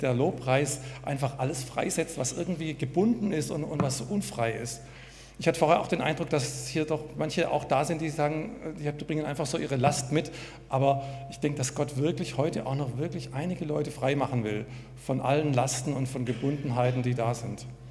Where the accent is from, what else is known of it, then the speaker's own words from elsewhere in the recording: Freiberg, Saxony, Germany; ich bin aus Freiberg, bin Jugendreferent